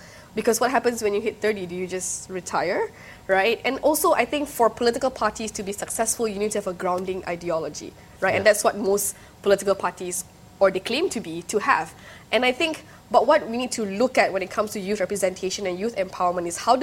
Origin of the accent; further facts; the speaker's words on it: Miri, Sarawak, Malaysia; So I grew up in Sarawak, actually. I grew up in Miri.